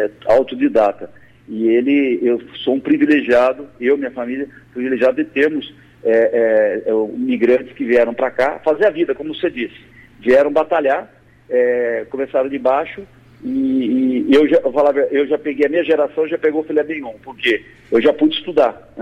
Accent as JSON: {"language": "Portuguese", "town": "São José dos Campos", "region": "São Paulo", "country": "Brazil", "tie": "born there", "said": "Eu sou nascido em São José. Meu pai é nascido aqui também, meu avô migrou para cá, e minha mãe migrou para cá, minha mãe veio de Minas. É aqui, de Camanducaia, do lado aqui, pertinho, sul de Minas."}